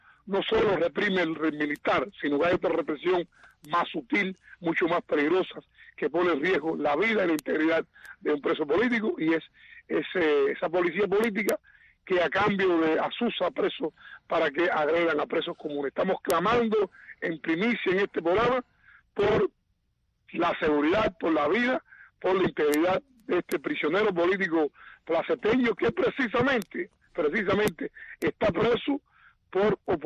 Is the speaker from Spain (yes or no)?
no; Cuba